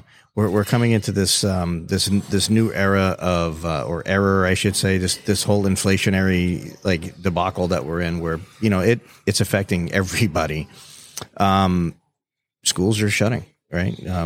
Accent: Miami, Florida, United States; born there; Side note, I was born Miami.

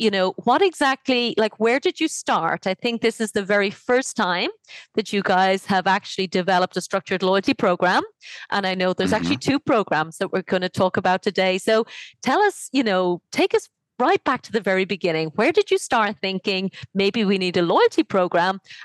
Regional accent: Ireland; I've seen that in my home country of Ireland.

